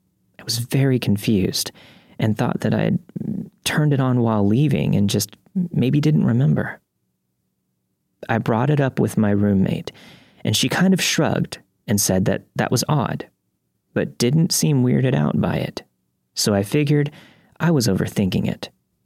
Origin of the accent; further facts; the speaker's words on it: Australia; born there; I was born in Australia.